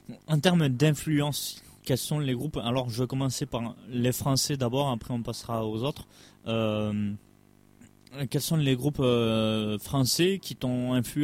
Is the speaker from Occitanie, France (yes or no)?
yes; Occitanie, France; nous, on a une histoire bien ancrée de par chez nous, dans le Tarn.